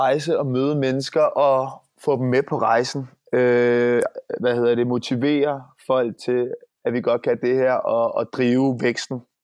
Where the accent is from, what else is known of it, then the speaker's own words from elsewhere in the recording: Snekkersten, Capital Region of Denmark, Denmark; og jeg var fra Snekkersten op nordpå.